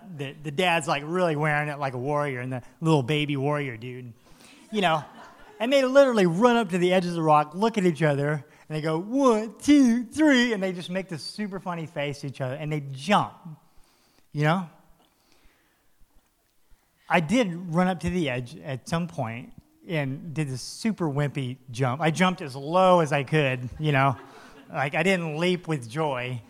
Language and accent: English; Florida, United States; I'm from South Florida. I like to jump from really high places, you know.